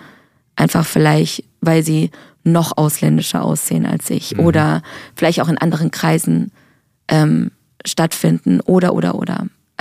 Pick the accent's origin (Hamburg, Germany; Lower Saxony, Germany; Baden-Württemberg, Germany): Baden-Württemberg, Germany; Freiburg; ich komme aus Freiburg, es ist eine kleinere Stadt, und zu meiner Schulzeit, da war unsere Klasse nicht so bunt.